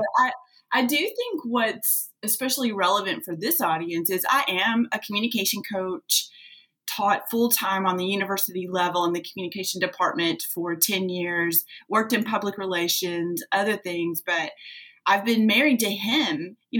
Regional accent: Hardin, Kentucky, United States; I grew up in Western Kentucky in a little town called Hardin. It was so small, we generally just said we grew up in Marshall County, because the little town, you know, really it's unlikely that people know where that is.

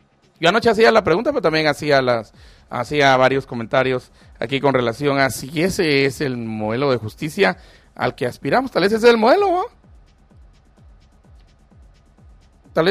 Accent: Chimaltenango, Guatemala; Ahora los que estamos sufriendo todo eso somos los de Chimaltenango.

